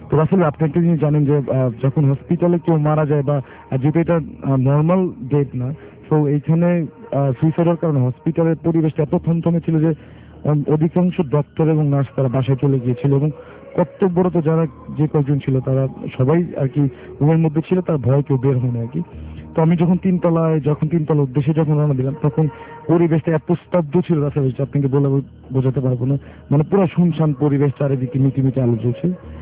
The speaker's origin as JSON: {"language": "Bangla", "town": "Sirajganj", "region": "Rajshahi Division", "country": "Bangladesh", "tie": "born or raised there", "said": "আমি যেহেতু ঢাকায় থাকতাম, আমার এই ঘটনাটি ঘটেছিল আমার দেশের বাড়ি সিরাজগঞ্জ আর কি।"}